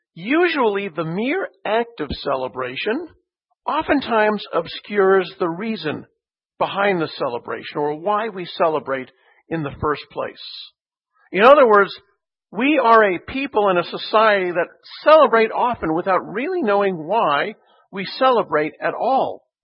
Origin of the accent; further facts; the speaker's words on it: Quebec, Canada; in my hometown province of Quebec, Canada